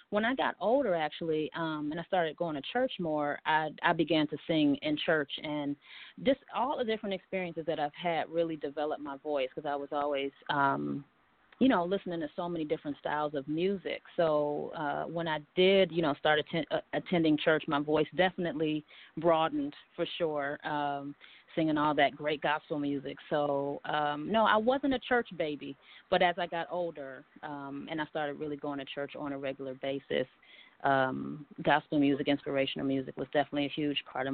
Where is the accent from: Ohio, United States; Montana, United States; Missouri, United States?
Ohio, United States; Cleveland; also born or lived in Columbus; Well, yes, as you said, I'm from Cleveland, Ohio. I was actually born in Columbus but raised in Cleveland in Shaker Heights, a suburb of Cleveland.